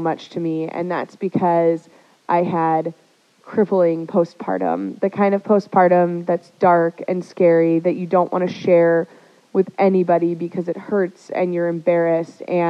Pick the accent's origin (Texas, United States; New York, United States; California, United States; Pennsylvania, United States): California, United States; Los Angeles; also born or lived in Montana; I grew up in Los Angeles, so I literally didn't go camping for the first time until I was like 16. But after that first time, I was hooked. I ended up moving to Montana